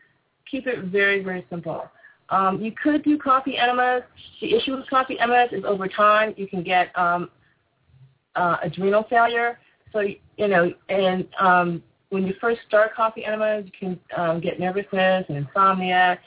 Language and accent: English; Syracuse, New York, United States; I'm from Syracuse, so I'm familiar with the Syracuse market.